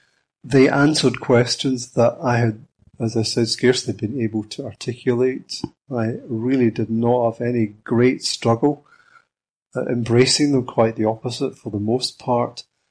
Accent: Ayr, Scotland, United Kingdom; I was working, as I had done before in previous years, in a factory bakery in my hometown of Ayr

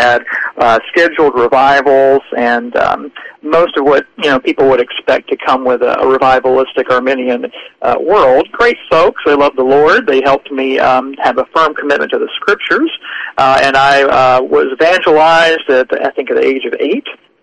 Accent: Mississippi, United States; So I grew up in South Mississippi in a small town, actually Jones County.

